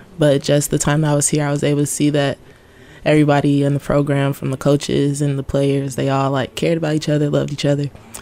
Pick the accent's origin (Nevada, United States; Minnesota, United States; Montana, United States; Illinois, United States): Illinois, United States; Chicago; Last weekend, too. I'm from Chicago, so.